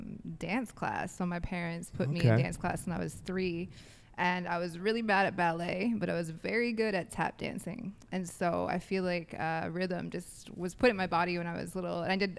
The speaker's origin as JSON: {"language": "English", "country": "United States", "also_born_or_lived": "Michigan", "moved": "as an adult", "lives_now": "Toronto, California, United States", "said": "I'm from the States, so we're really big on marching bands."}